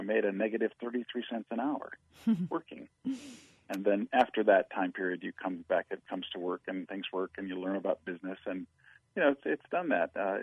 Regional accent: Denver, Colorado, United States; Sure. I'm born and raised in Denver, Colorado.

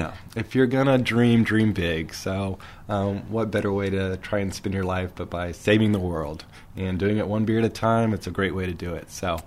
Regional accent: San Antonio, Texas, United States; Yeah, I grew up here in San Antonio, born right here at Santa Rosa Medical Center, and went to Roosevelt High School, and so, yeah, and then off to UT, and so, yes, I've pretty much been a Texas boy my whole life

